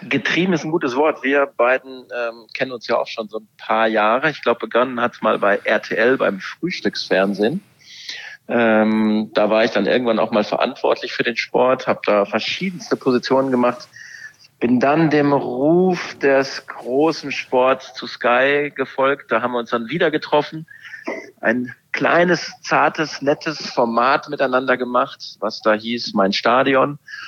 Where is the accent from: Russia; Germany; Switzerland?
Germany; North Rhine-Westphalia; now in Southern Germany; in der Nähe von Bielefeld, auch wenn viele in meiner jetzigen Wahlheimat Süddeutschland immer behaupten, die Stadt gibt es nicht, es gibt sie. Ja, und da komme ich her